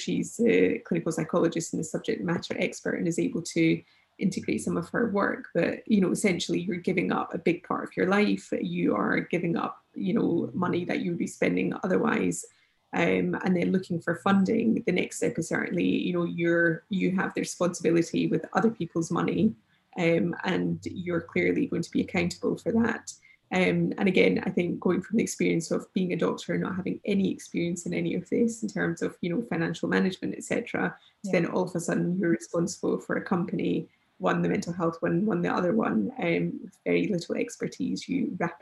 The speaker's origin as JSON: {"language": "English", "region": "Scotland", "country": "United Kingdom", "moved": "yes", "lives_now": "United States", "said": "So from the UK, and especially being Scottish, we're very, very self-deprecating."}